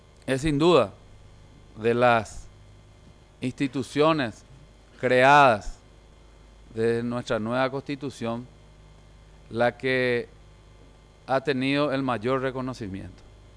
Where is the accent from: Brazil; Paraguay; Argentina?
Paraguay; Y eso realmente me dio a mí mucha satisfacción y un orgullo como paraguayo.